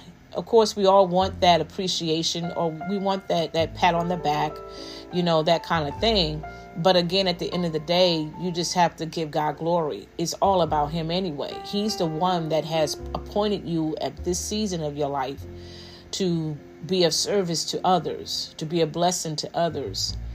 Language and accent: English; Newark, New Jersey, United States; You know, I'm from the hood. I'm from Newark, New Jersey. What's up, Brick City?